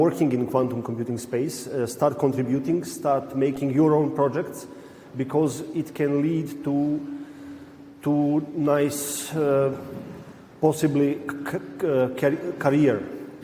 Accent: Serbia; I'm originally from Serbia.

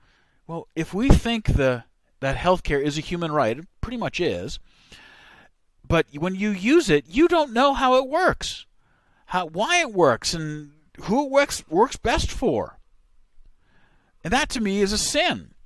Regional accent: Estonia; my home country of Estonia.

